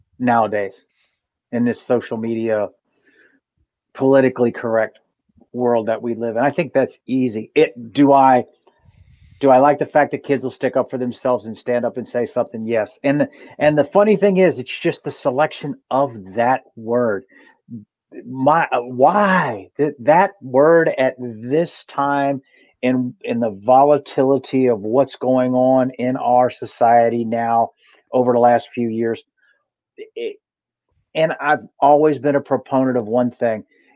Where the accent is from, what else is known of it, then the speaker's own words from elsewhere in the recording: Virginia, United States; I am from Virginia, born and raised in Virginia. I've been around a long time.